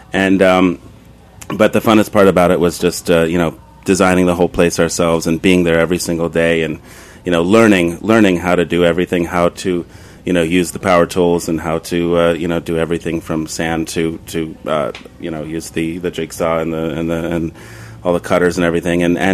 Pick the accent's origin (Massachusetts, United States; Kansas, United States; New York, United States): New York, United States; Long Island City; We live in Queens. I was raised in Long Island City.